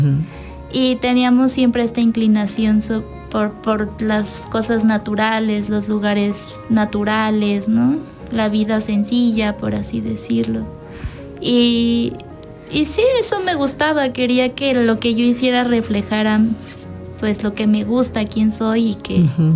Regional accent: Mexico City, Mexico; born there; now in Cuernavaca, Mexico; Pues desde, o sea, ya vivíamos aquí en Cuernavaca, uh-huh. Pero nací en Ciudad de México, los 31 años que tengo.

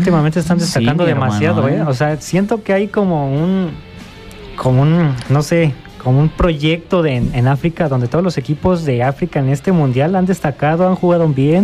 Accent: Spain; Pero yo soy español.

